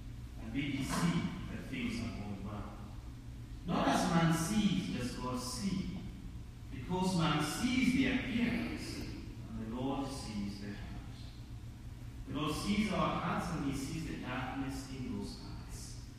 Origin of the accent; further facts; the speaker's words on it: Kenya; When I was, I came from Kenya. I was born and raised.